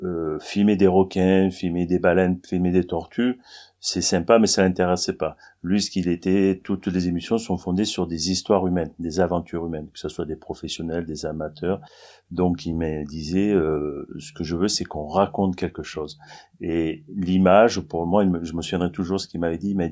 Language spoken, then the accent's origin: French; Marseille, Provence-Alpes-Côte d'Azur, France; parce que je suis de Marseille